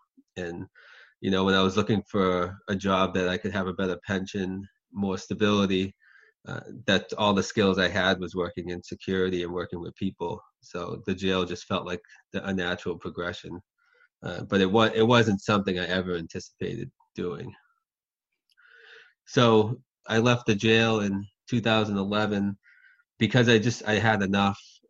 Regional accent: Lowell, Massachusetts, United States; And so I grew up in Lowell, Massachusetts, which is very diverse.

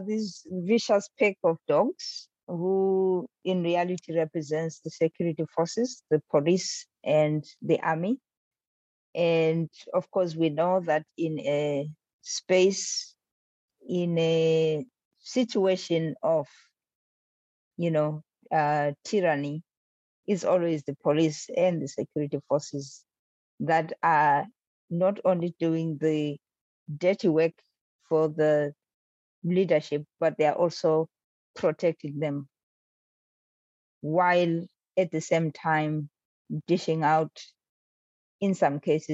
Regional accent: Bulawayo, Zimbabwe; Bulawayo, the real place, my hometown, is also a place of so much, you know, complexity, so much beauty. I have fond memories of growing up there. It's still my favorite city.

